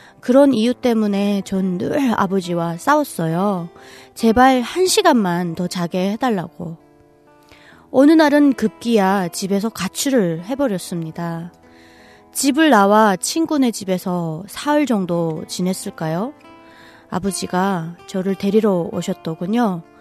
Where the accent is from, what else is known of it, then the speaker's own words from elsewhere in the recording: Pukchong, South Hamgyong, North Korea; now in South Korea; 네, 저는 함경 남도 북청에서 온